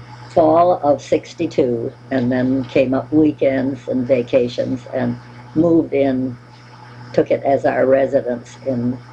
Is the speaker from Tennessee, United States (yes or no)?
no; Superior, Wisconsin, United States; moved away; I was born in Wisconsin, and I migrated east.